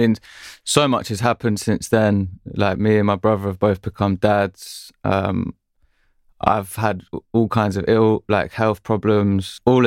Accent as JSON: {"language": "English", "region": "London", "country": "United Kingdom", "tie": "born or raised there", "said": "I think as a young male growing up in London as well, like you have to kind of keep your wits about you"}